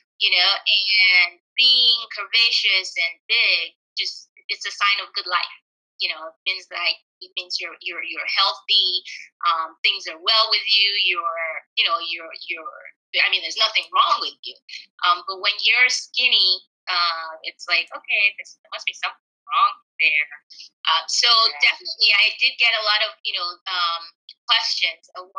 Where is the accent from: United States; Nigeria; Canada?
Nigeria; also born or lived in United Kingdom; Well, so like you rightly said, I'm from Nigeria. I was actually born in the UK, but grew up in Nigeria.